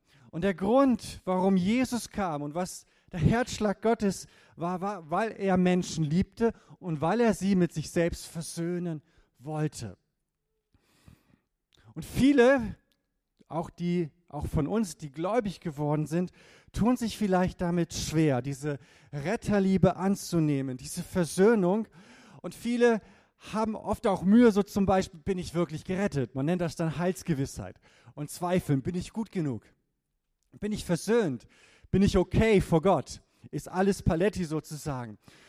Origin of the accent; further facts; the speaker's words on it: Lower Saxony, Germany; Ich bin geboren und aufgewachsen in Ostfriesland, dem schönsten Land der Welt sozusagen.